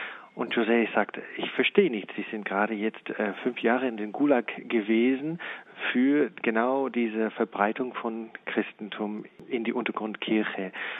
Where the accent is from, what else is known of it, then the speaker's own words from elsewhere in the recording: Canada; German is a second language; Ich bin Kanadier, also mein Deutsch kann manchmal hängen bleiben